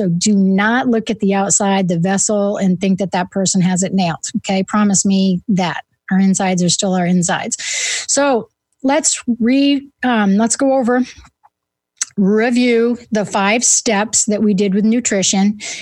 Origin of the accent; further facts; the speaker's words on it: New England, United States; accent: New England; See, there's my New England accent. There's no ER in the end of words up there.